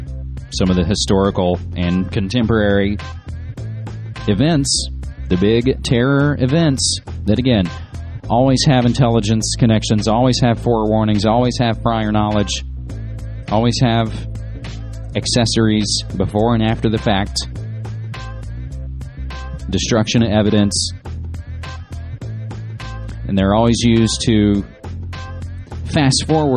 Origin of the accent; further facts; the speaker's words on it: West Virginia, United States; we'll return to my home state of West Virginia, where we have the former governor resigning